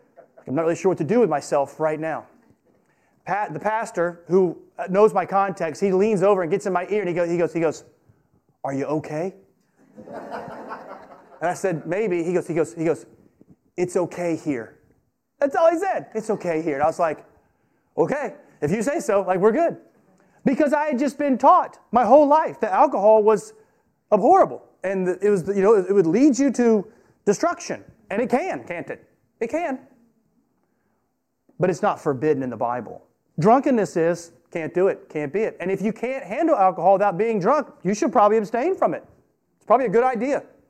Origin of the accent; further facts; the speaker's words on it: the South, United States; I'm from the South. Do you know what's forbidden among Christians in the South?